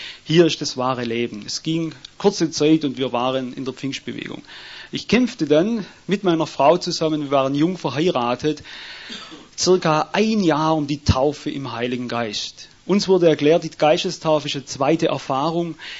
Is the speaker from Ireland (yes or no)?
no; Albstadt, Baden-Württemberg, Germany; ich komme aus Tailfingen, aus Albstadt.